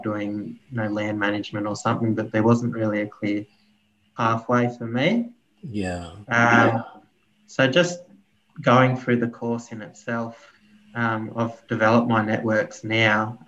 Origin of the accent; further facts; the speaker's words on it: New South Wales, Australia; the far west New South Wales area. So I grew up there, and I didn't really have at the time. I didn't grow up on country, so we did a bit of fishing on the river